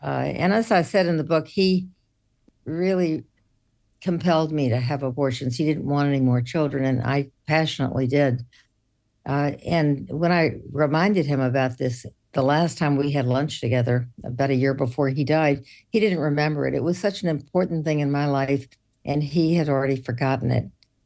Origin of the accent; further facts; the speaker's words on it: Houston, Texas, United States; growing up in Houston in a family of eight children